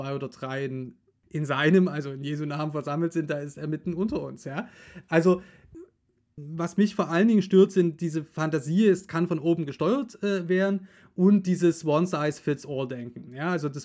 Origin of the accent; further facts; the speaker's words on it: Saxony, Germany; ich komme ja aus Sachsen